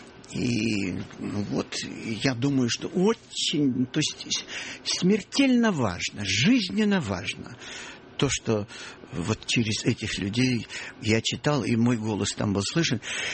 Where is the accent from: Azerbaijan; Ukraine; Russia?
Ukraine; Odesa, Odesa Oblast; Я же приехал из Одессы